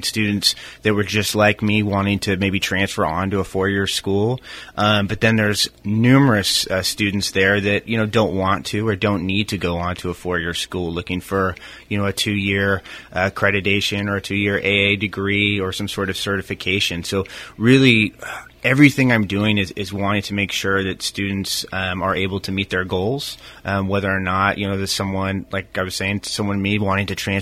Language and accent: English; Napa, California, United States; Not only was I born and raised here, but and college being in my hometown, but I was a student at Napa Valley College